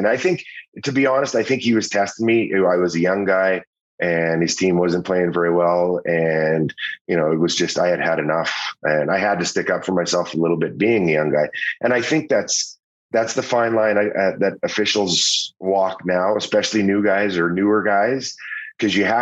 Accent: Saskatoon, Saskatchewan, Canada; Todd McClellan, whom and I grew up together in Saskatoon.

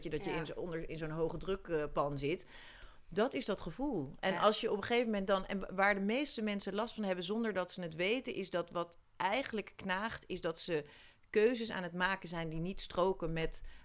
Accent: Voorburg, South Holland, Netherlands; Ik kom uit Voorburg

